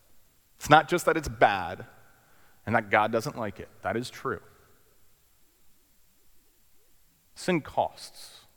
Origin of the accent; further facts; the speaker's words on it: New Jersey, United States; I am from Jersey, but you know, you can be friendly to each other, it's fine.